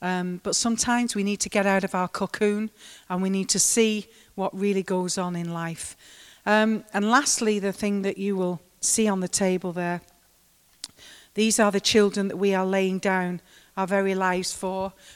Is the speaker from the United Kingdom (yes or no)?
yes; United Kingdom; And me being British, I thought they would all line up.